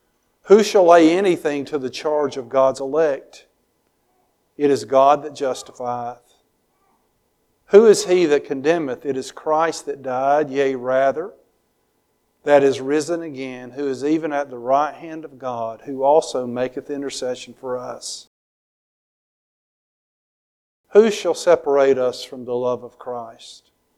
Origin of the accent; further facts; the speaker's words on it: the South, United States; I love the word reckon. I use that word a lot growing up in the South.